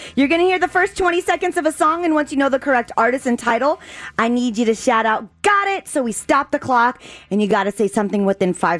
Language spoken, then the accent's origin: English; San Diego, California, United States; I'm from San Diego.